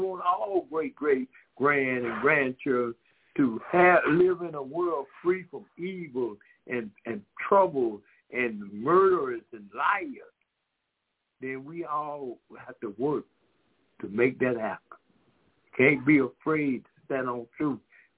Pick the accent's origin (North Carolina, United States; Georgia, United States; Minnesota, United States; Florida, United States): Georgia, United States; Decatur; We got our brother … We are from Decatur, Georgia.